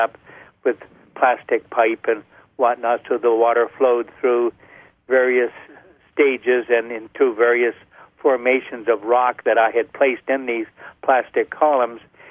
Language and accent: English; Canada; born there; I'm actually a Canadian and U.S. citizen, born in Canada to a U.S. mother. So I have both citizenships.